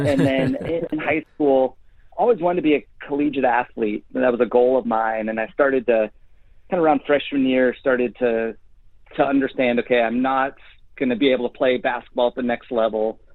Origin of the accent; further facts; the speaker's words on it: Reno, Nevada, United States; Yeah, I'm originally from Reno, Nevada. I'm the youngest of four, two older brothers and an older sister.